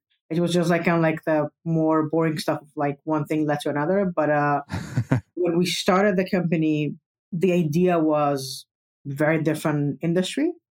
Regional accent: Israel; English is a second language; So I'm originally from Israel.

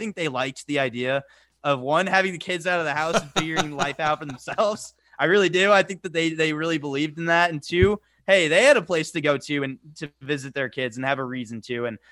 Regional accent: Santa Clarita, California, United States; What's weird is I grew up in Santa Clarita, and I only lived in Santa Clarita. I never moved or lived anywhere else.

